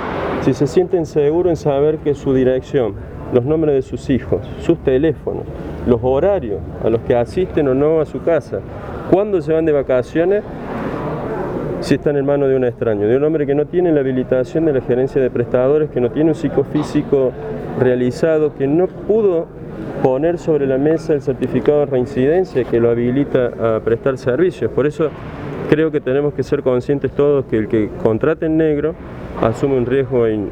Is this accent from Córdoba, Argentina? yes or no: yes; Córdoba, Argentina; como argentino, como cordobés